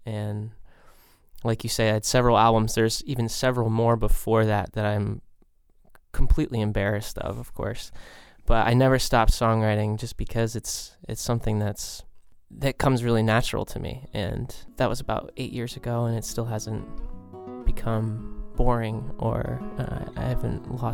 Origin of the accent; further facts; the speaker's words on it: Connecticut, United States; I grew up in Connecticut. I went to school in Poughkeepsie, New York